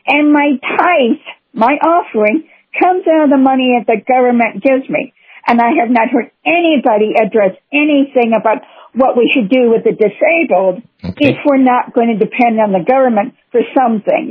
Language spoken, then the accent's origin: English; Tucson, Arizona, United States; I'm from Tucson, Arizona